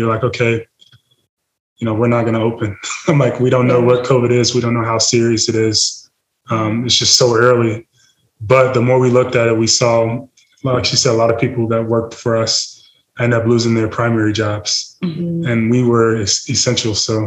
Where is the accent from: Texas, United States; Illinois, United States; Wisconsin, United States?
Illinois, United States; Chicago; Just where I grew up. I grew up in the South Side of Chicago.